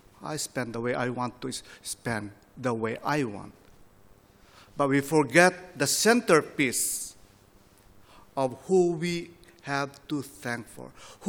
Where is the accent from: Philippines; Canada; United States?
Philippines; growing up in the Philippines, we use many of that area of navigating